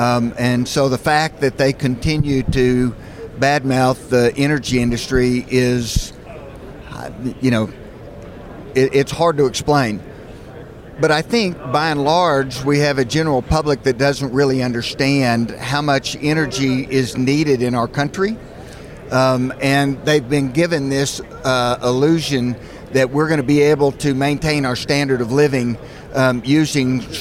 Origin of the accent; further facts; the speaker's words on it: Midland, Texas, United States; I grew up here in Midland, and when I graduated from college, moved back to Midland